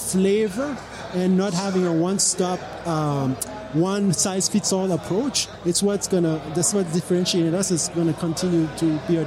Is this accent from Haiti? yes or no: yes; Haiti; English is a second language; So I'm originally from Haiti, right? So we are the countries of NGOs.